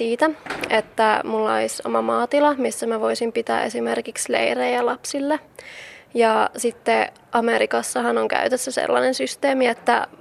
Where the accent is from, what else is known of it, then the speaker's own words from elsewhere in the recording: Helsinki, Uusimaa, Finland; Mä oon Helsingistä, mutta mun äidillä on maatila Etelä-Savossa.